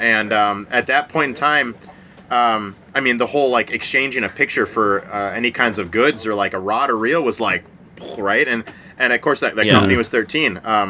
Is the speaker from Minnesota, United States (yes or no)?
yes; Minnesota, United States; And my wife was from Minnesota. I'm from Minnesota.